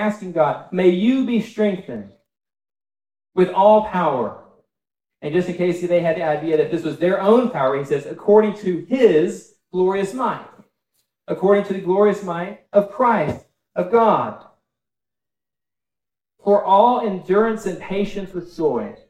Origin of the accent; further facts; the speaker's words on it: Texas, United States; I grew up in West Texas. It doesn't happen very often, right?